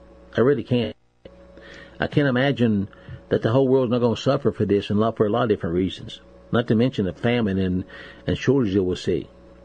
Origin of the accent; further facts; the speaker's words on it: West Virginia, United States; I was born and bred in West Virginia, USA, and I waved the red, white, and blue